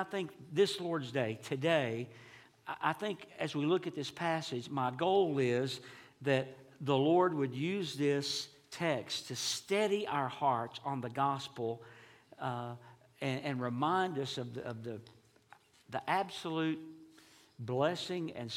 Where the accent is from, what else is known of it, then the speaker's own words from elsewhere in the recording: Texas, United States; And growing up in East Texas, my mom and dad made sure that we were in Sunday school and church on Sunday morning.